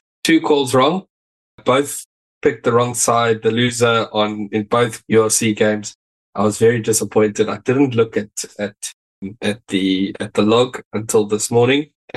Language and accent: English; South Africa; No, I'm still South African. I'm not like you who flies over to another country and changes his allegiances.